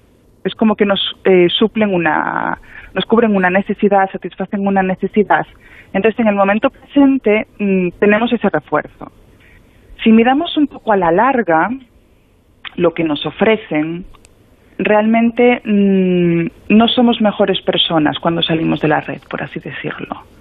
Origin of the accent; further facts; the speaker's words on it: Galicia, Spain; como gallega, te voy a decir que depende